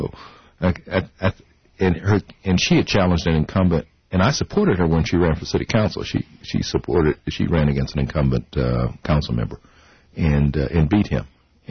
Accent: Denver, Colorado, United States; I grew up in Denver, so I know a lot of people.

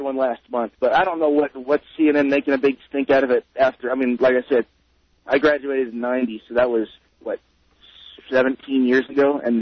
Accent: Torrance, California, United States; the real reason I called is I grew up out in California.

